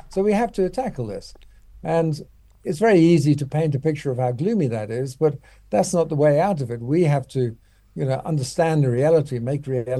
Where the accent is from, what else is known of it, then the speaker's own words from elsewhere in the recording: South Africa; trust in our basic capabilities as South African to actually perform well.